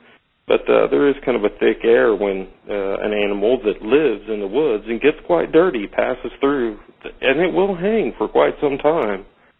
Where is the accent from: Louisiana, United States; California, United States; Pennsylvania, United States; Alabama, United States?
Louisiana, United States; I grew up in Louisiana hunting animals, even including alligators.